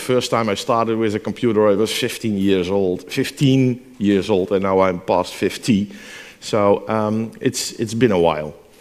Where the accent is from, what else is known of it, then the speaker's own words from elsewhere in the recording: Netherlands; English is a second language; I'm from the Netherlands. I'm from Holland.